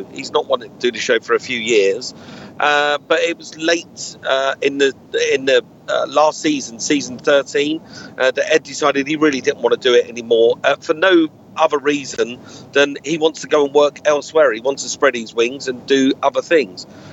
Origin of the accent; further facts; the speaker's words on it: Brixton, London, United Kingdom; I grew up in South London, Brixton, and I'm very much a Londoner at heart. I still am. I still got, you know, a house in London, and we still got our ties in London.